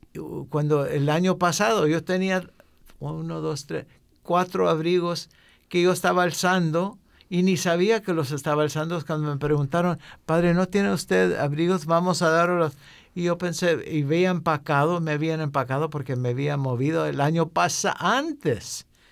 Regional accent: Texas, United States; Y yo nomás, siendo del sur de Texas

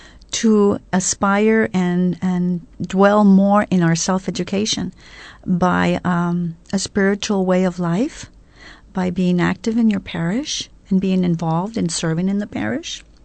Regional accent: Corpus Christi, Texas, United States; now in League City, United States; We grew up in Corpus Christi. Okay, I love Corpus Christi. We have moved now. We live in League City, which is not far from here.

